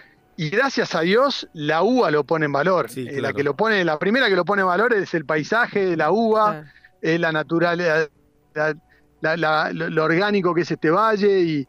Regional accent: Buenos Aires, Argentina; also born or lived in Europe; primero soy de Buenos Aires, no tengo esa bandera salteña o tucumana o catamarqueña.

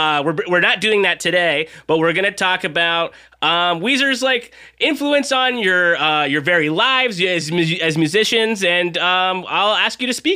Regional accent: California, United States; I'm from Southern California.

